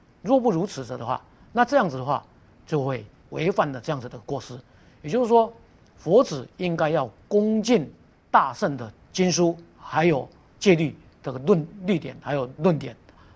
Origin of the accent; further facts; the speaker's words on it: Taiwan; 那这个是盛行于这个中国还有我们台湾这边呢